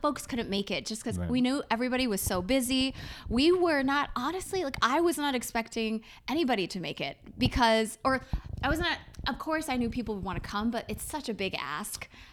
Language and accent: English; United States; I grew up in the States. I was born in the States.